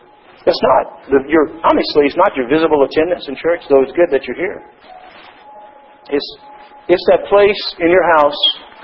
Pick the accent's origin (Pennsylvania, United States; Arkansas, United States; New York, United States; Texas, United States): Texas, United States; I can remember as a kid growing up in Texas and seeing these big tall trees have been around for ages and ages and ages.